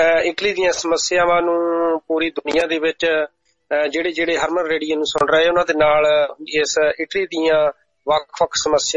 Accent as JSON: {"language": "Punjabi", "town": "Dosanjh Kalan", "region": "Punjab", "country": "India", "tie": "born or raised there", "said": "ਦੋਸਾਂਝ ਕਲਾਂ ਪਿੰਡ ਦੇ ਲੋਕਾਂ ਨੇ ਵੱਧ ਚੜ ਕੇ ਹਿੱਸਾ ਪਾਇਆ, ਤੇ ਮੈਂ ਉਸ ਧਰਤੀ ਦੇ ਉੱਤੇ ਜੰਮਿਆ ਪਲਿਆ ਆ ਤੇ ਉਥੋਂ ਦੀ ਵਿਰਾਸਤ ਨੂੰ ਮੈਂ ਅੱਗੇ ਤੋਰਨ"}